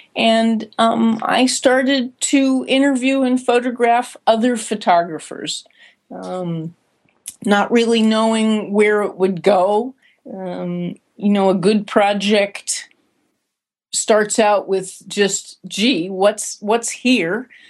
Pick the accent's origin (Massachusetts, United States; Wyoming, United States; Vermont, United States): Wyoming, United States; I was raised in Wyoming, which is the least populated state in the United States.